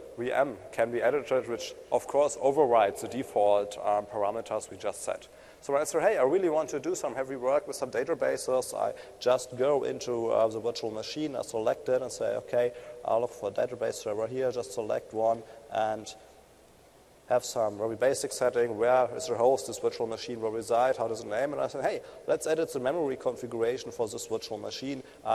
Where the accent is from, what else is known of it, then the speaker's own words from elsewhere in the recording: Germany; I'm from Germany.